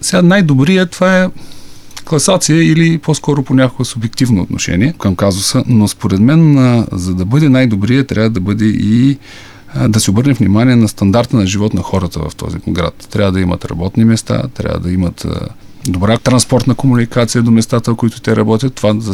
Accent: Plovdiv, Plovdiv Province, Bulgaria; Аз като пловдивчанин смятам

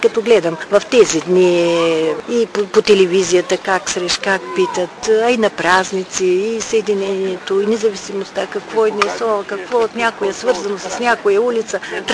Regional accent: Gabrovo, Gabrovo Province, Bulgaria; и понеже сме от Габрово

